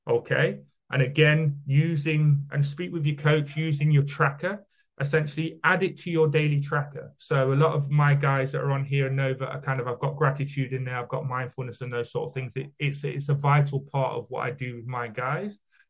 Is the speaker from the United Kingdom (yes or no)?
yes; United Kingdom; I'm British, so am I.